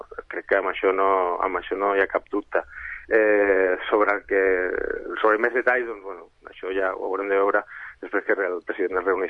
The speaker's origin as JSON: {"language": "Catalan", "town": "Sabadell", "region": "Catalonia", "country": "Spain", "said": "som dos diputats de Ciutadans sabadellins"}